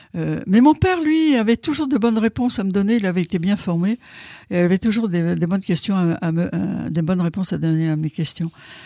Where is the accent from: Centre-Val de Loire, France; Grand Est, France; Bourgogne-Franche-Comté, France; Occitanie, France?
Centre-Val de Loire, France; born there; Je suis une femme … Je suis née dans le Berry, au centre de la France, dans une famille catholique.